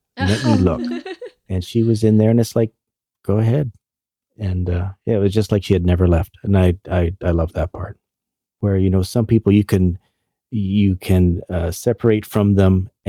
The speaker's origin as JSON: {"language": "English", "country": "Canada", "said": "And I would say, you know, as Canadian parents, that she loved us as well."}